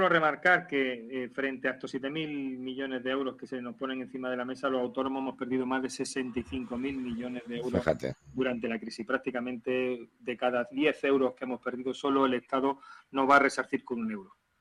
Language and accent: Spanish; Andalusia, Spain; como andaluz que soy